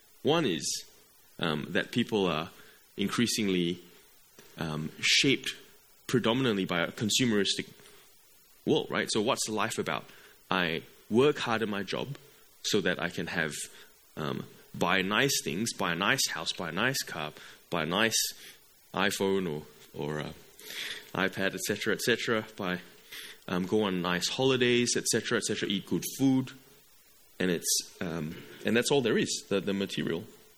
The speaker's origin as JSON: {"language": "English", "country": "Malaysia", "said": "There are many people coming into Clayton as migrants, as I came from Malaysia."}